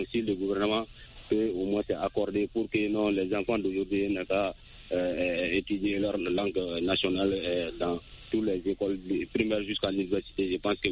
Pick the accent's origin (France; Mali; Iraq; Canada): Mali; Soninkeni; Oui, effectivement, toujours dans mon village natal à Soninkeni.